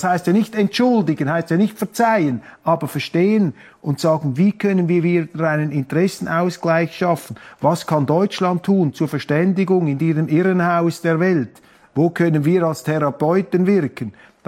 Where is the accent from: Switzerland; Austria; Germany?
Switzerland; wir auch bei uns in der Schweiz.